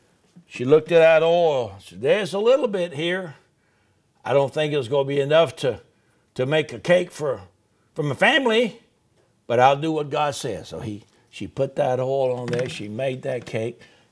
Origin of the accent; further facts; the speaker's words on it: the South, United States; Okay, I'm from the South, okay? Everybody's ma'am.